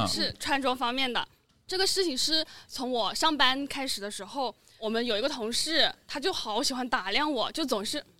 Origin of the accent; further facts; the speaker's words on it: Hengyang, Hunan, China; 衡阳的。